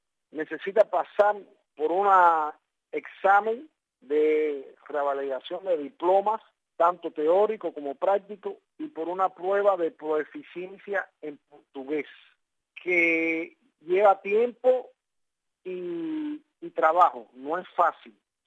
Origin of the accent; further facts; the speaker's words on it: Cuba; now in Brazil; Yo no estoy en contra de que un cubano salga a tratar de mejorar un poco su vida, que yo todos sabemos el trabajo que pasamos en Cuba.